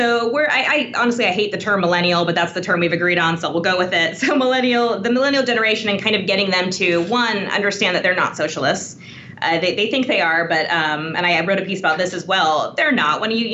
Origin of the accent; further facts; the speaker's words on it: Utah, United States; In my home state in Utah, actually, our organization just helped get someone released from prison almost 40 years early.